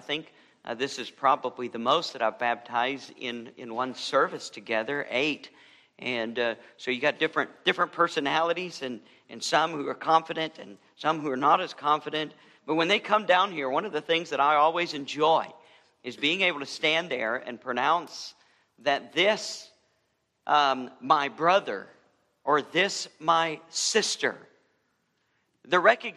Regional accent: Alabama, United States; also born or lived in Georgia; I remember growing up in Alabama and Georgia

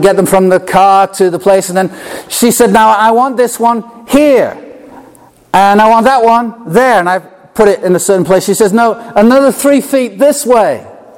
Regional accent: England, United Kingdom; oh, I'm so sorry. I don't wish to offend at all. I'm an Englishman.

